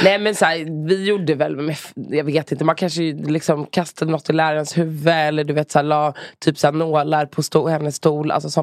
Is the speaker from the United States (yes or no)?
no; Stockholm, Stockholm County, Sweden; Jag är riktigt söderbanna.